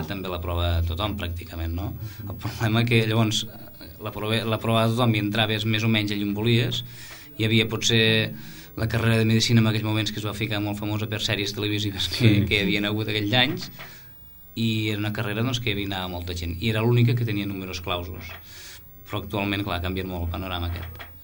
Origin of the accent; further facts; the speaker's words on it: Falset, Catalonia, Spain; also born or lived in Barcelona; Jo vivia molt aquí a Falset també, no? I, bueno, quan vaig anar a estudiar a Barcelona, doncs els caps de setmana sempre tenia ganes de vindre cap aquí.